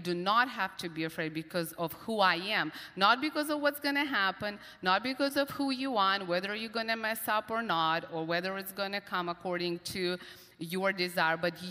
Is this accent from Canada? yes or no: no; Russia; English is a second language; now in United States; I was not born and raised in Texas or even Louisiana, so I'm from Russia. So we immigrated here, and we were 2 years into our immigration